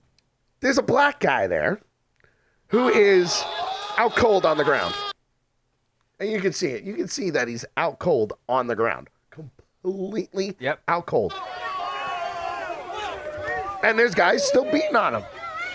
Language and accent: English; New York, United States; I'm a New Yorker.